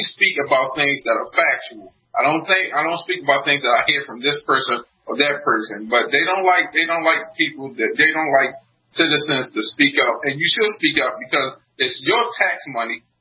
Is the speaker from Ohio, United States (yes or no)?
no; New York, United States; now in Maryland, United States; I mean, I'm not from Maryland, I'm from New York, but I live in Maryland. I work in Maryland.